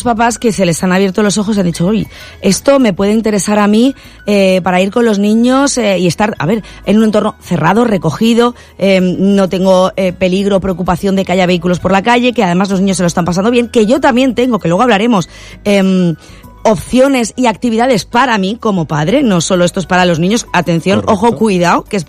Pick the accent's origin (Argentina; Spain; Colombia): Spain; Valencian Community; visita obligada también para los que somos de la Terreta, como digo yo.